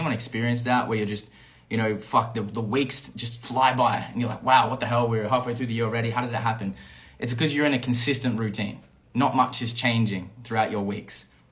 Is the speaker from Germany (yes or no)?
no; Perth, Western Australia, Australia; moved away as an adult; now in Mexico; Last year around August, I left my hometown in Perth, traveled out to Canada. I've been through Europe. Now I'm out here in Mexico, and this is the home base for the next little bit.